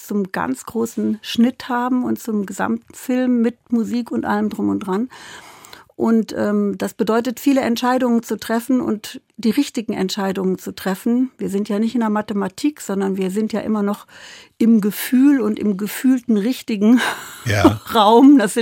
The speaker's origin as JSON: {"language": "German", "town": "Kassel", "region": "Hesse", "country": "Germany", "said": "ich komme ja wie du aus Kassel"}